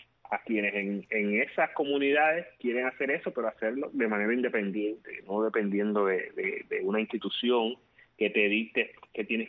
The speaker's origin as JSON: {"language": "Spanish", "region": "Santiago de Cuba", "country": "Cuba", "said": "porque yo soy de Santiago de Cuba."}